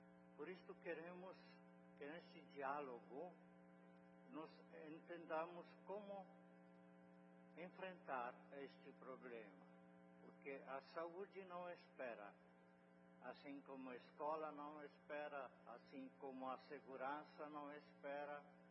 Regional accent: Anápolis, Goiás, Brazil; De onde você é? De Anápolis. Eu sou do centro.

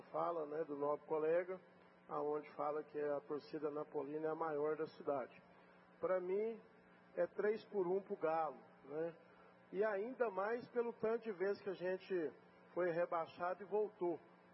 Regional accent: Minas Gerais, Brazil; now in Anápolis, Brazil; Eu sou mineiro, trombense da cidade de Minas Gerais, mas eu sou bairrista.

